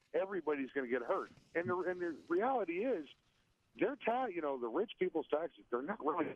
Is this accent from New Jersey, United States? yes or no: yes; New Jersey, United States; Yeah, I'm from Jersey, and you're talking to me, so therefore you know about Jersey.